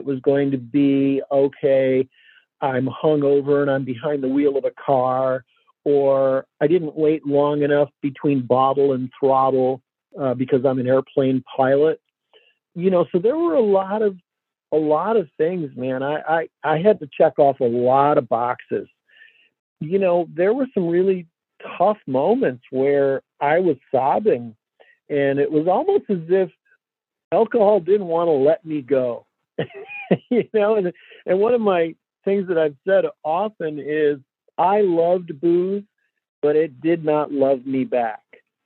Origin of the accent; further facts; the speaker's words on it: Detroit, Michigan, United States; And I grew up here in Detroit, and after hockey games, when I was a little kid, we would go out for pizza with all the other parents.